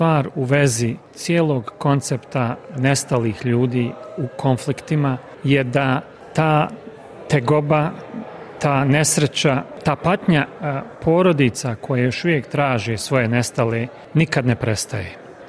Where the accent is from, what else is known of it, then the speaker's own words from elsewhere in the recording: Bosnia & Herzegovina; naročito u Bosni i Hercegovini, odakle sam ja